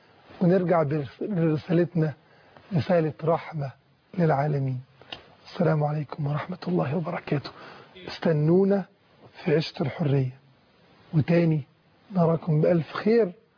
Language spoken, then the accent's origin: Arabic; Egypt; نفهمه كمصريين، نفهمه كمسلمين، نفهمه كعرب